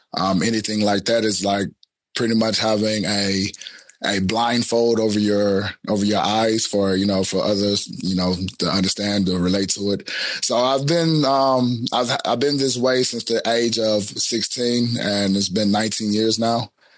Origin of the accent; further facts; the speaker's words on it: Houston, Texas, United States; I'm calling from Houston, Texas, where I'm from. Out here in the USA